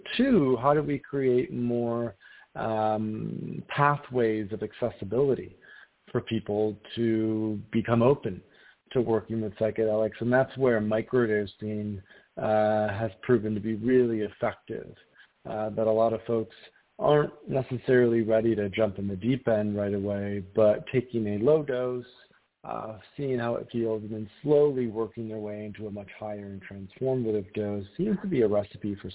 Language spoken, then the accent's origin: English; Michigan, United States; I grew up in Michigan, West Michigan, and we have these beautiful sand dunes on Lake Michigan with oaks and maples and just incredible forests.